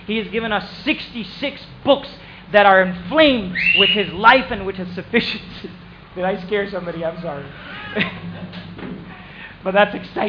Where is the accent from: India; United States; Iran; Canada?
India; Pune, Maharashtra; Okay, I grew up in Pune.